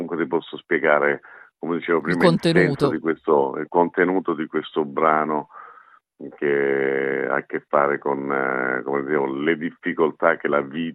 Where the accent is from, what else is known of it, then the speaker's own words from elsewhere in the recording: Caulonia, Calabria, Italy; Quindi Caolonia è il mio paese, qui nella provincia di Reggio Calabria.